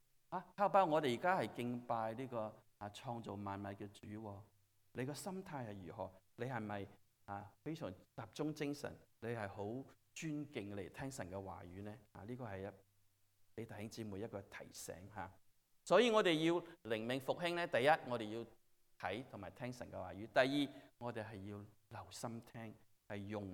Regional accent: Chaozhou, Guangdong, China; now in United States; 有啲人知道我係潮州人吓，咁赵牧师亦都係潮州人。但係呢，我而家呢个情形，我潮州话嘅程度係咩呢？就係我哋听下冇嚟打识听唔识讲。点解呢？因为我嚟咗四十几年，

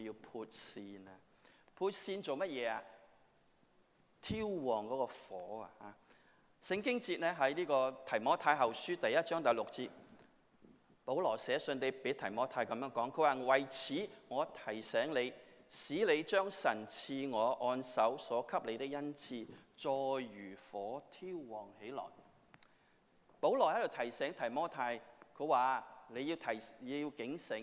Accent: Hong Kong; 我记得我小的时候在香港，你知道我们香港那时候、没有电炉这些东西

